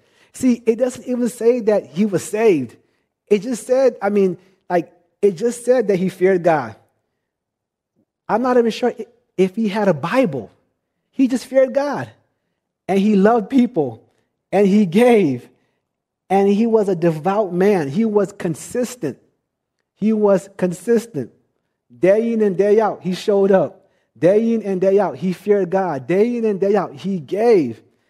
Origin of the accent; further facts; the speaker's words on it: Nigeria; See, being Nigerian, one of the things I learned early at a young age, and this is not a knock on my people